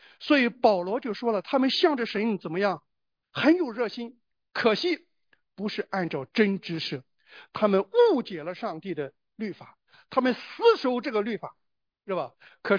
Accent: China; 我是中国人

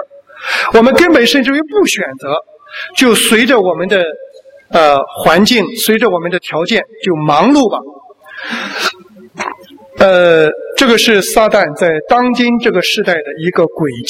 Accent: China; 自古以来我们中国人的文化是讲求潇洒

